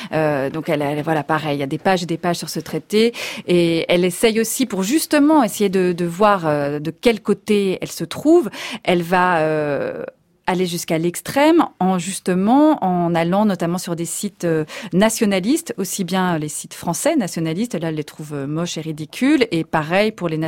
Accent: France; Forcément, je suis française.

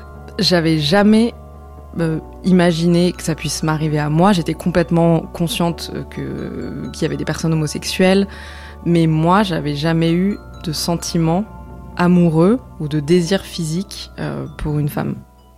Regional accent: Auvergne-Rhône-Alpes, France; j'ai 39 ans, j'habite dans la région parisienne et je viens de la région de Lyon.

